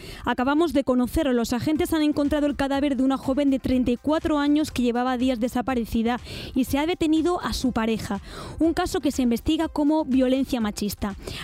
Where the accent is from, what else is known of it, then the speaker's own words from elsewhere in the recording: Andalusia, Spain; Y yo como andaluza tengo que decir que es que no hay nada como Andalucía.